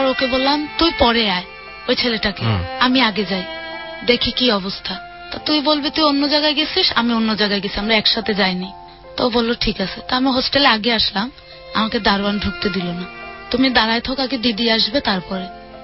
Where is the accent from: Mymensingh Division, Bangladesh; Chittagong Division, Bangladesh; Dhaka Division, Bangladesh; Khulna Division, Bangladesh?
Khulna Division, Bangladesh; Khulna; ছোটবেলায় আমি যেখানে বড় হয়েছি খুলনা, ঠিক সেই জায়গায় নিয়ে যায়।